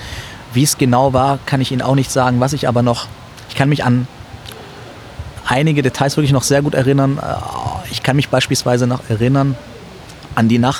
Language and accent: German; Ulm, Baden-Württemberg, Germany; Ich bin in Ulm aufgewachsen. Ulm ist ja so eine Grenze zu Bayern.